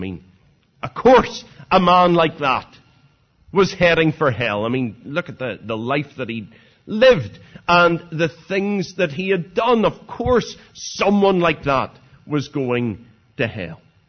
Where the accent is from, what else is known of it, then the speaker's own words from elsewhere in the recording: Bangor, Northern Ireland, United Kingdom; I was brought up in Bangor